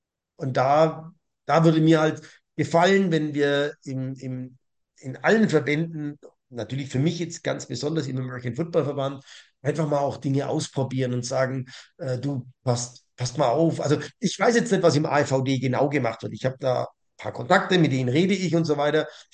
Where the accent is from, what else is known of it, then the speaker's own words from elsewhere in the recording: Rothenburg, Bavaria, Germany; born there; Also ich bin zwar ein gebürtiger Rodenburger, habe aber nie mitgemacht